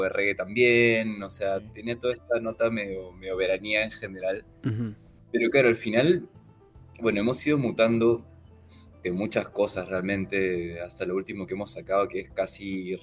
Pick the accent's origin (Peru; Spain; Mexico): Peru; Lima; also born or lived in Santiago, Chile; yo vivía en Santiago de Chile, pero yo soy de Lima, y en Lima siempre era para mí venir los veranos